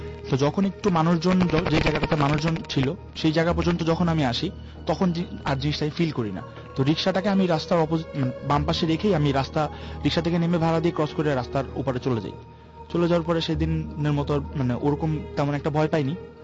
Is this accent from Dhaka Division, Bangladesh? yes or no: yes; Dhaka, Dhaka Division, Bangladesh; আমি কলাবাগান থেকে এসেছি, আমি ইন্ডিপেন্ডেন্ট ইউনিভার্সিটিতে পড়ছি।